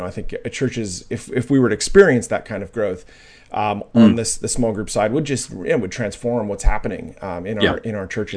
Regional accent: Canada; they know I'm Canadian.

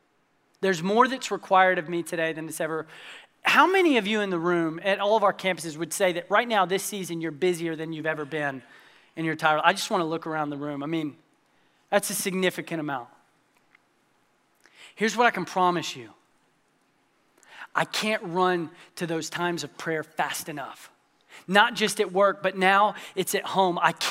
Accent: Franklin, United States; some of my best friends that I grew up with here in Franklin

